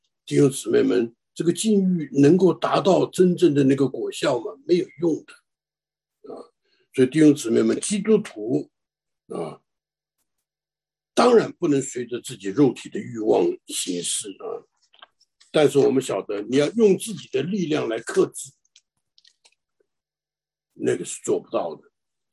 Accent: China; born there; 我是在大陆出生的啊，那我知道那个在乡村里面

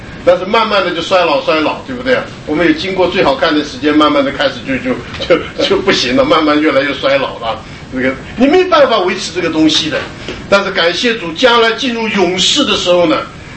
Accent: China; 所以我们中国人翻译就把它什么翻成自由拥有

